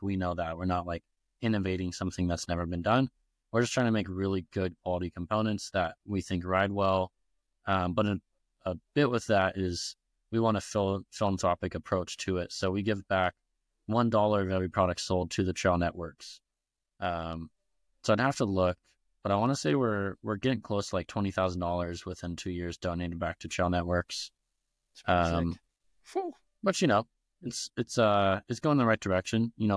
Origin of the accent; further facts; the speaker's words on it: Ventura, California, United States; And then I grew up in Ventura. So there's a lot of, there's a big scene out there.